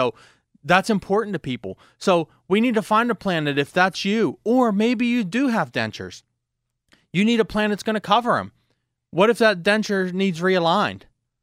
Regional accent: Belle Vernon, Pennsylvania, United States; I was caught up in watching my hometown team, Bel Vernon, play.

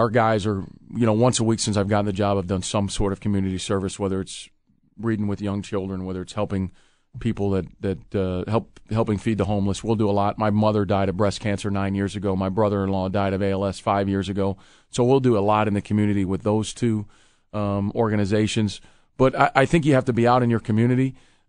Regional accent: Illinois, United States; It's a blue-collar area, which is what I'm used to growing up in the Midwest myself from Illinois.

